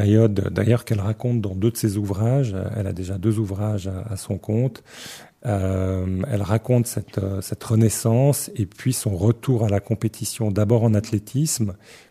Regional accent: Geneva, Switzerland; accent: Genevan; je suis Suisse depuis très très longtemps, depuis l'enfance en fait. J'ai grandi à Genève, dans la campagne genevoise. Ça fait très longtemps. Il paraît même, on me dit parfois que j'ai l'accent genevois.

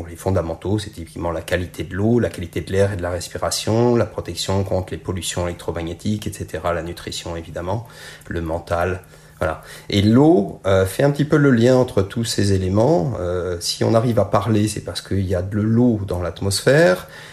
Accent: Normandy, France; j'ai grandi en Normandie, dans une belle propriété familiale

